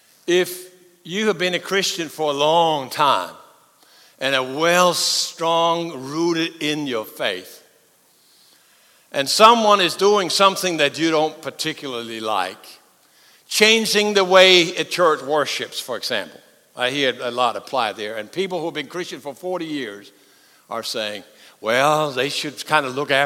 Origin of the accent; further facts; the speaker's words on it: Texas, United States; We're from Texas. We know steaks, yes?